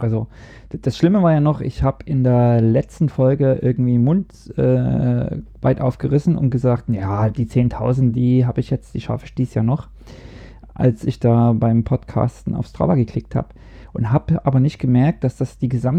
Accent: East Germany, Germany; Ich komme dann aus dem Osten

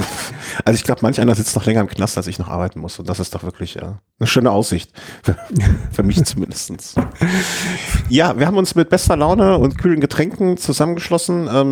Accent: Düsseldorf, North Rhine-Westphalia, Germany; born there; Ich bin geboren in Düsseldorfer, ich darf das.

